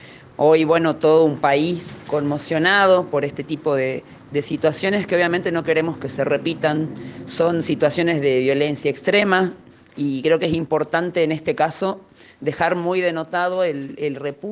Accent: Argentina; nos afecta a todos como argentinos

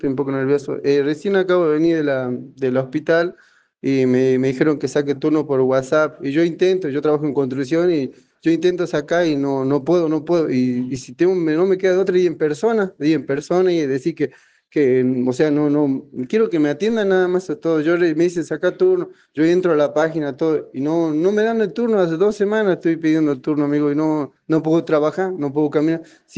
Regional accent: Perico, Jujuy, Argentina; Sí, yo soy de Perico, el barrio La Esperanza.

